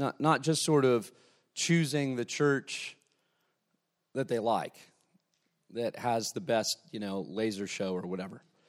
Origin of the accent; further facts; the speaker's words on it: Denver, Colorado, United States; also born or lived in Columbus, Ohio; I'm from Denver, Colorado, the Mile High City. Hence the Mile High Vineyard. No airplanes necessary.